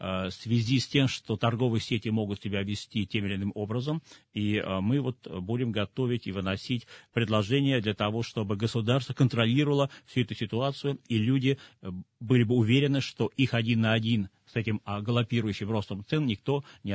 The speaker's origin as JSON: {"language": "Russian", "region": "Saint Petersburg", "country": "Russia", "tie": "born or raised there", "said": "опять это массовое в моем родном городе Петербурге"}